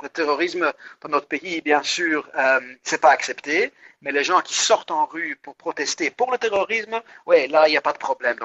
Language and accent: French; Flanders, Belgium; moi je ne suis pas Israélien, moi je suis belge, je suis flamand.